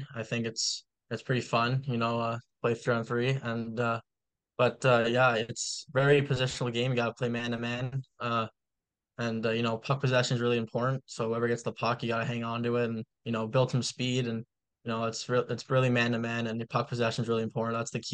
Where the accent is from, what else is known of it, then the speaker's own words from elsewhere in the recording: Ottawa, Ontario, Canada; Growing up in Ottawa, I always liked to watch the Sens